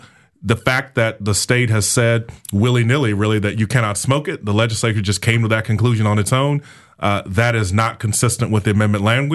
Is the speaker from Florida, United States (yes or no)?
yes; Jacksonville, Florida, United States; born there; We're actually in Jacksonville, and I was born in Jacksonville.